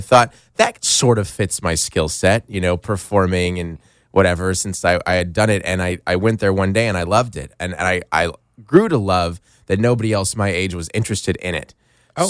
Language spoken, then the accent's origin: English; Tucson, Arizona, United States; I lived in Arizona. I grew up in Tucson.